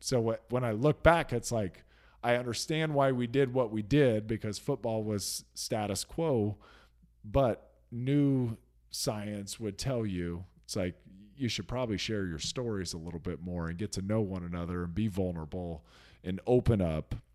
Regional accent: Shreveport, Louisiana, United States; I was from Shreveport, Louisiana. I was like, I'm from the port.

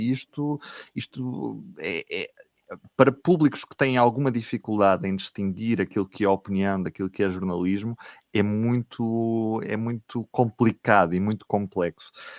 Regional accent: Portugal; uma das coisas que, por exemplo, me surpreende mais como português é a questão...

